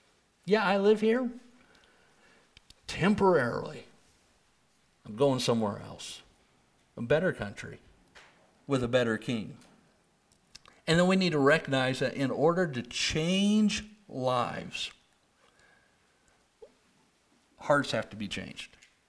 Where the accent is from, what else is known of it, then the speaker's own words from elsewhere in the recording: United States; yeah, I'm an American.